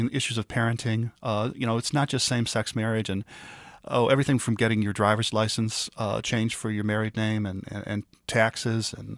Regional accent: Chicago, Illinois, United States; I grew up on the Southwest Side, and at that point, it was a very middle-class, probably lower middle-class neighborhood, very ethnic, Polish, Lithuanian, Italian were the primary nationalities in my neighborhood

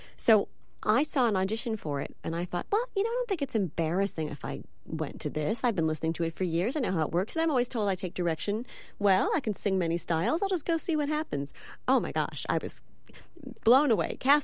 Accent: New York, United States; I'm from New York, and I haven't performed in the West Coast in too long.

